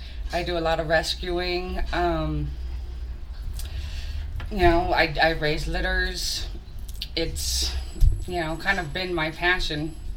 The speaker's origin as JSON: {"language": "English", "town": "Catalina Island", "region": "California", "country": "United States", "tie": "born or raised there", "lives_now": "Long Beach, United States", "said": "I was born in Catalina Island. I recently, 2007, I moved off the island to Long Beach. And it was a big, big, huge change for me."}